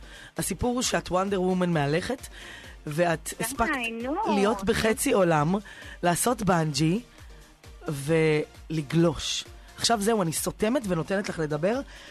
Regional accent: Bnei Brak, Tel Aviv District, Israel; אני ואת שנינו מגיעות מבני ברק, אמנם מהמתרסים השונים של בני ברק. כן, אני גדלתי בבית בבני ברק, אמנם קריית הרצוג פרדס קץ

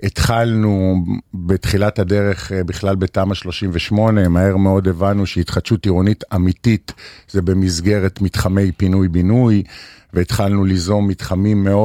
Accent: Haifa, Haifa District, Israel; אני יזם, חיפאי, אני ממקימי קבוצת מבנים, בעבר הייתי, אני מושרש בחיפה כי הייתי פה בחיי הלילה

